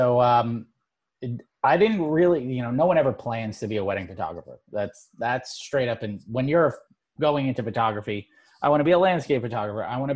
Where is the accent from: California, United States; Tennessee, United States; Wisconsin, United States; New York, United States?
New York, United States; Okay. I'm from New York, so I absolutely sling it sometimes.